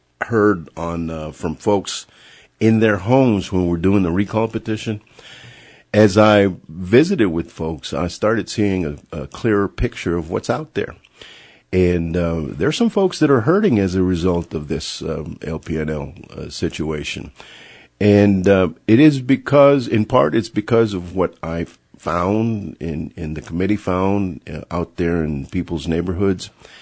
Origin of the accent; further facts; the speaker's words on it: Lubbock, Texas, United States; Born and raised in Lubbock, Texas. Went to schools here, of course, and graduated from Lubbock High.